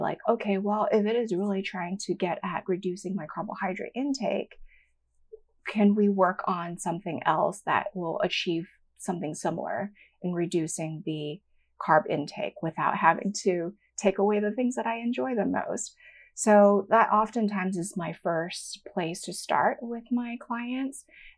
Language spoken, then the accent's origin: English; Hong Kong; I grew up in Hong Kong, and there are these delicious custardy egg tarts.